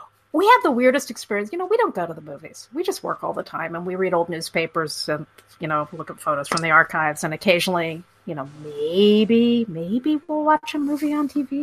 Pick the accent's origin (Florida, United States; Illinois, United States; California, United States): California, United States; Los Angeles; desperately trying to save the culture of my hometown. I grew up in Hollywood